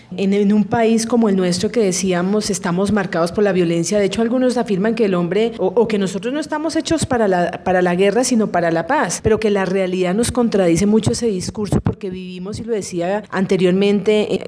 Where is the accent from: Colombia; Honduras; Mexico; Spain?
Colombia; como seres humanos, como colombianos, como ciudadanos